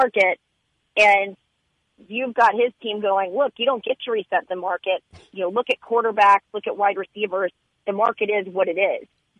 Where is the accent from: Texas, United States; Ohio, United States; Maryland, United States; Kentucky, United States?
Texas, United States; Dallas; I grew up in Dallas, so I remember the 90s team.